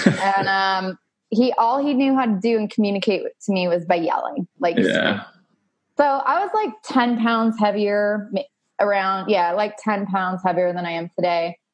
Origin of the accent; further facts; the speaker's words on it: Arizona, United States; So I grew up in Arizona, went to college in Tucson, and I needed the sun.